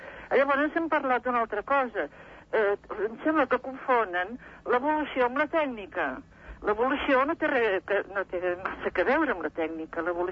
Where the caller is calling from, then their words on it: Vilassar de Mar, Catalonia, Spain; de Vilassar de Mar.